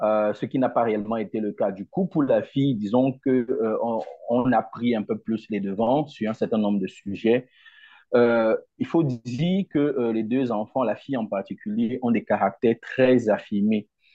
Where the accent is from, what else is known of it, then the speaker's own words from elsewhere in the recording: Cameroon; je suis Camerounais, âgé de 42 ans.